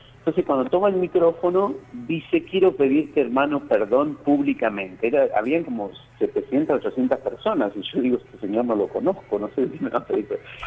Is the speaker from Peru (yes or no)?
no; La Plata, Buenos Aires Province, Argentina; also born or lived in Santiago del Estero; Yo soy nacido en Santiago del Estero, pero viví siempre en La Plata.